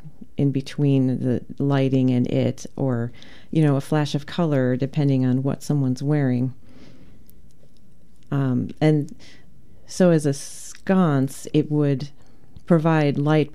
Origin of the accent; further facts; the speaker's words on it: Illinois, United States; I am. I'm from the Chicago area.